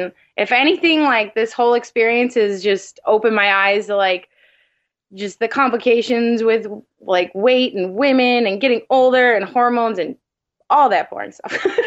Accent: Midwest, United States; I think we're both from Midwest, that sort of thing.

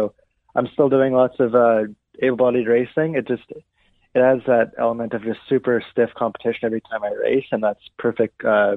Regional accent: Canada; obviously being Canadian

